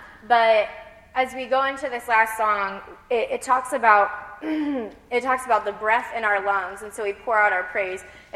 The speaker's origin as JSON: {"language": "English", "region": "Illinois", "country": "United States", "said": "Like, coming to EMU, I was from Illinois."}